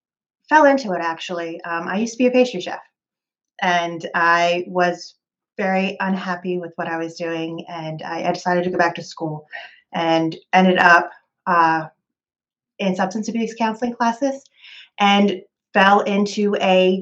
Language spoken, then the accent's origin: English; Baltimore, Maryland, United States; So I grew up in Baltimore, Maryland, and I spent time pretty much all around different areas in Maryland.